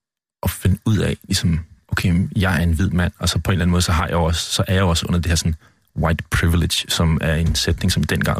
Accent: Copenhagen, Capital Region of Denmark, Denmark; Jeg er oprindelig fra København.

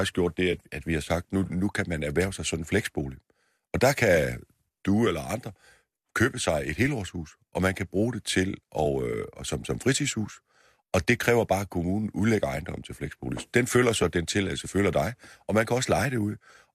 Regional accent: Region of Southern Denmark, Denmark; Region Sydjylland og Fyn, hvor jeg kommer fra, har fået 1,6% flere statslige arbejdspladser

